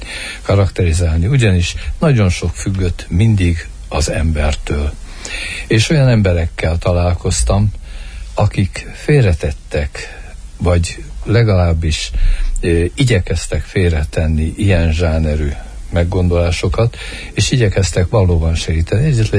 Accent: Transylvania, Romania; én nagyon erdélyi vagyok.

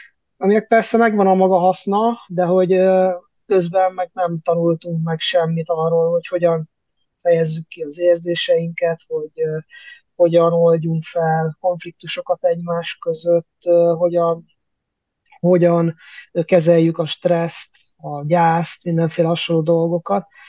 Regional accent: Kecskemét, Bács-Kiskun, Hungary; born there; egy ilyen középosztályban, egy családban, értelmiség szülők születtem vidéken, Kecskeméten, anyukám pedagógus, drámapedagógus

